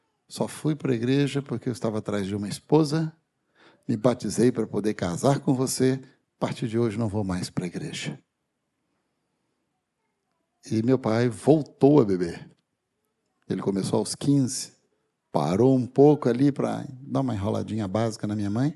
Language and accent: Portuguese; Minas Gerais, Brazil; also born or lived in Rio de Janeiro, Brazil; Pouco depois, resolveram ir para o interior de Minas, onde eu cresci.